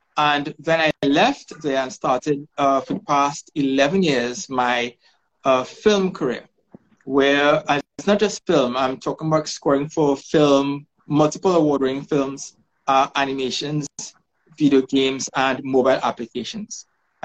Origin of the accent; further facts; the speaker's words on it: Trinidad & Tobago; I am from Trinidad and Tobago.